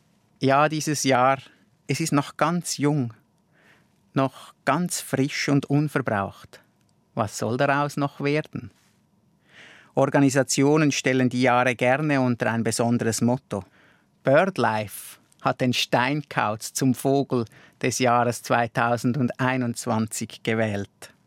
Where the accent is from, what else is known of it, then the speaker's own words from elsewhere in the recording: Graubünden, Switzerland; Im Safiental, wo ich aufgewachsen bin, gab es das Wort barme. So wurde die Futterkrippe der Kühe genannt.